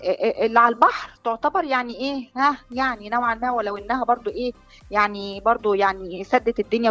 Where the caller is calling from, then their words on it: Alexandria, Alexandria Governorate, Egypt; انا بتكلم من اسكندريه.